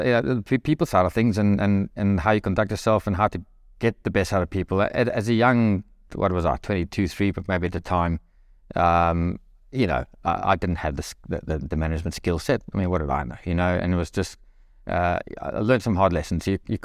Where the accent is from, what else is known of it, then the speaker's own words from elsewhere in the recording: George, Western Cape, South Africa; I grew up a humble home, middle-class family. I lived in George my whole life. I went to school there. I moved away for my military.